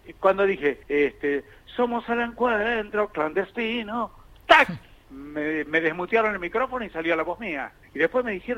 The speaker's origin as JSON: {"language": "Spanish", "town": "Monte Grande", "region": "Buenos Aires Province", "country": "Argentina", "said": "yo vengo de Monte Grande."}